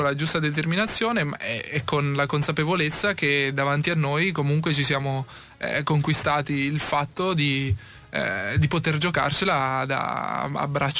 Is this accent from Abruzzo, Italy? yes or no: yes; Tollo, Abruzzo, Italy; sono 5 km da Ortona a Tollo, il mio paese. Siamo proprio attaccati.